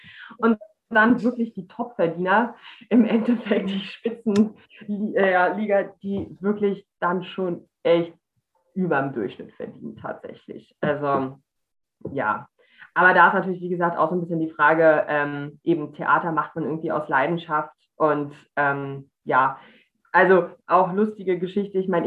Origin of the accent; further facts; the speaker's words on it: Rostock, Mecklenburg-Vorpommern, Germany; ich komme halt aus Rostock